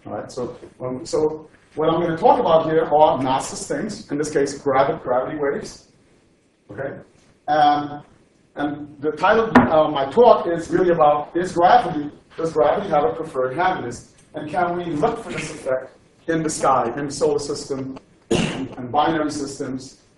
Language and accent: English; Bronx, New York, United States; I'm from the Bronx, and we have golf sticks in the Bronx, actually.